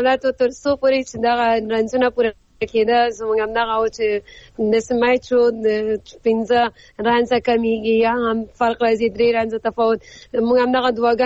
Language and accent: Pashto; Afghanistan; مونږ پښتانه تر اوسه پورې باور کوي مونږ داسې ټول به دغسې، ځکه چې مونږ ټول افغانان یو وینه یو، یو احساسات دی